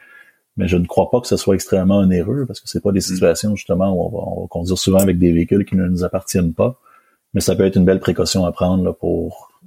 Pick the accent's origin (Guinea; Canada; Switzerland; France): Canada; Montreal, Quebec; Alors, c'est moi-même, je suis Montréalais, j'ai un véhicule.